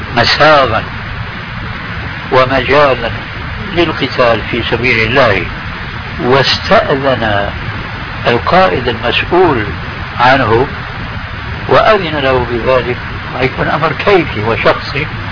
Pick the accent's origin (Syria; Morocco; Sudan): Syria; كما يقولون عندنا في سوريا بيسند الحيطان